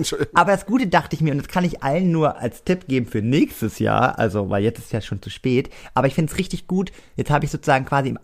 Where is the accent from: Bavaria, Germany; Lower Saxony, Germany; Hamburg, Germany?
Lower Saxony, Germany; Cuxhaven; also wir haben uns in Cuxhaven, in meiner Heimat, über eine Dating-App kennengelernt.